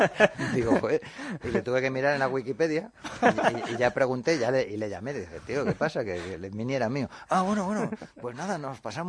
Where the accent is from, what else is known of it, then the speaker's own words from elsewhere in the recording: Spain; Yo soy el español más extraño que hay.